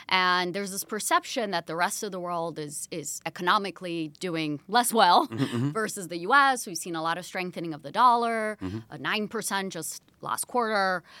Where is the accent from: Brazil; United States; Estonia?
Brazil; And I did mention I grew up in Brazil.